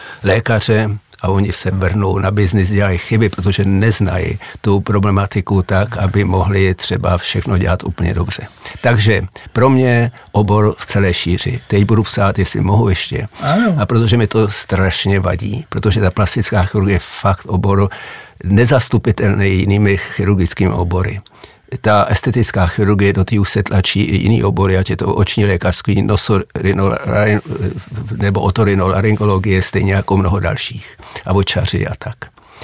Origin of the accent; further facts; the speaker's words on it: Prague, Czechia; Tím, že jsem vyrůstal na Vinohradech